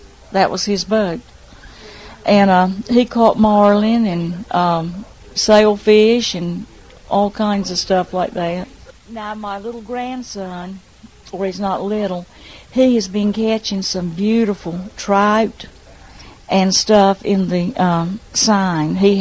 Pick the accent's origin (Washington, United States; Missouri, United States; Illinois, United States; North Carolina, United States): North Carolina, United States; Manteo; I was born and raised right here in Mattia. And I grew up here, and I went to school with local children and on the island, and I graduated. And we all talk alike.